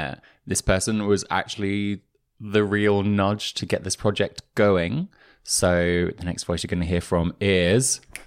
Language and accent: English; London, United Kingdom; I was born and raised in London.